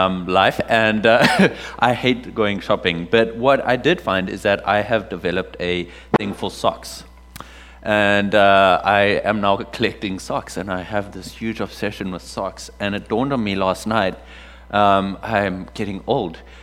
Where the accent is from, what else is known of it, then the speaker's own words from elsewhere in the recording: South Africa; my background growing up in South Africa